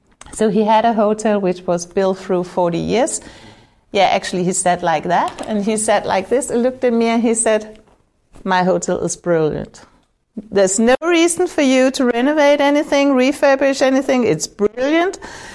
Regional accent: Copenhagen, Capital Region of Denmark, Denmark; I'm from Copenhagen.

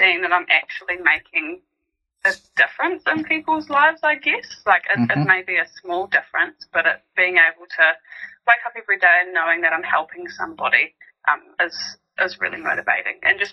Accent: Wellington, New Zealand; now in Christchurch, New Zealand; I'm originally from Wellington. Mm-hmm. Born and bred there, did my my high school, went to uni there, and then I came to Christchurch about 3 years ago now

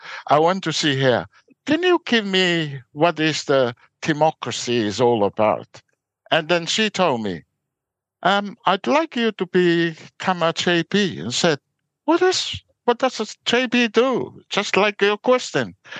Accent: Tonga; moved away; As I came out from Tonga, I didn't know there's a justice of peace

